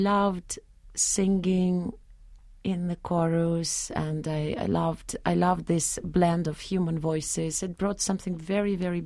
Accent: Moscow, Russia; English is a second language; No, I grew up in Moscow.

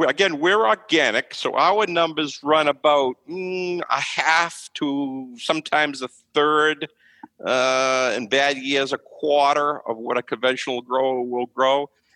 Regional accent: Harwich, Massachusetts, United States; Dennis says it's them, but I'm from Howitch, so I say it's Howitch.

